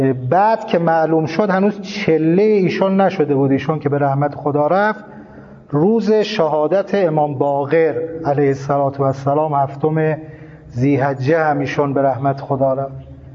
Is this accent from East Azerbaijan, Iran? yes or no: no; Torbat-e Heydarieh, Razavi Khorasan, Iran; born there; also born or lived in Mashhad; از مشهد رفتیم همون شهر خودمون تربت، همون زادگاهمون تربت حیدریه